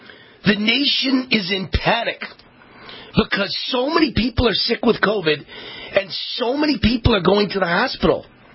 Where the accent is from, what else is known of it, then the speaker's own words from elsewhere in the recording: New York, United States; also born or lived in Malibu, United States / Hollywood Hills, United States; I lived in Malibu. I lived in Hollywood Hills. I grew up in New York.